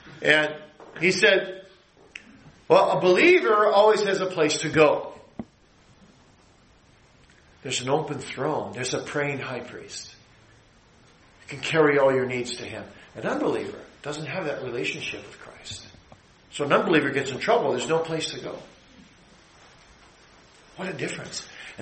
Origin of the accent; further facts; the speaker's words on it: Michigan, United States; We're from Michigan. You get 100 inches of snow every winter.